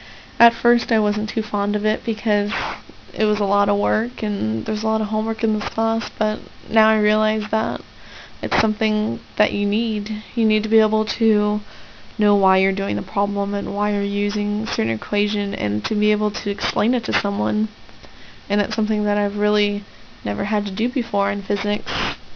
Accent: San Diego, California, United States; also born or lived in Coronado, United States / Hawaii, United States; I'm from San Diego. I was pretty much born and raised here. I was actually born in Coronado on July the 18th of 85, so I just turned 21.

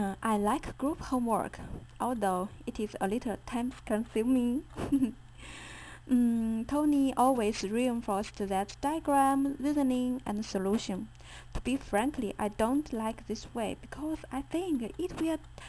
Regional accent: China; English is a second language; When I came back to China, I hope I can serve my home country as an ecologist.

